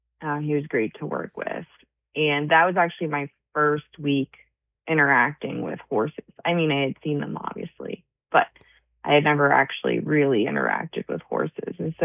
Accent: New Jersey, United States; born there; also born or lived in New York; I've always lived on the northeast of the United States. I was born in New Jersey and went to school in New York to Juilliard, and went abroad, came back to the northeast for my doctorate.

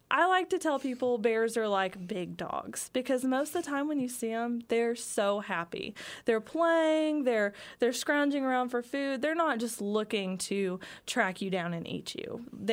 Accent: Oklahoma, United States; I grew up in southeast Oklahoma in the Tallahena area, so a little ways away from here in the Ouachita Mountains.

